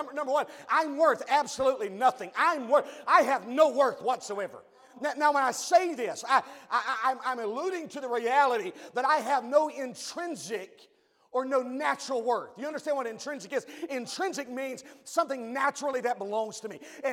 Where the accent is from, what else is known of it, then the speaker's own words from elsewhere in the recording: Mount Olive, North Carolina, United States; just a little peon growing up in Mount Olive, North Carolina